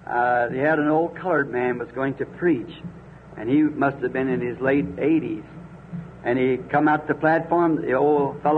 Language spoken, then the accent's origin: English; Ireland; Of course, being Irish, my people are Catholic.